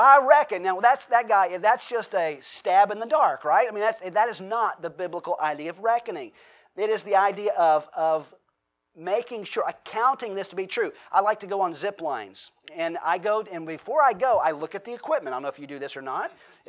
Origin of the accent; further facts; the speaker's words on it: the South, United States; Now, growing up in the South, we use it a little differently. We use the word "reckon."